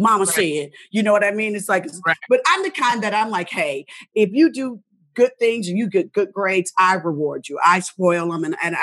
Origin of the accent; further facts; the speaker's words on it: Indianapolis, Indiana, United States; I mean, I was like, well, I'm from Indianapolis, Indiana. So I'm a Hoosier. So we grow up.